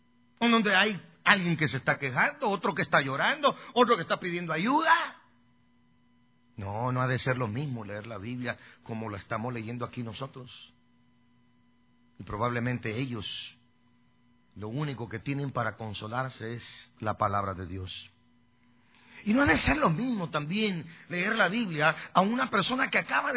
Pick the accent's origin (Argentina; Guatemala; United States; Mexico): Guatemala; Guastatoya, El Progreso; Ellos eran los únicos dos que en mi pueblo, en Guastatoya, tenían el ministerio para llevar el mensaje, la palabra, a la prisión.